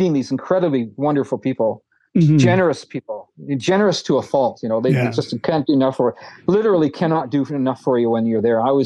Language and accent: English; Canada; I loved it, but only because I'm Canadian and I'm used to swimming in cold water.